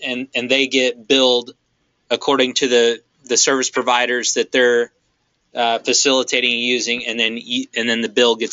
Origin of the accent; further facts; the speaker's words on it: Fort Worth, Texas, United States; You know, I grew up there. I grew up in Fort Worth.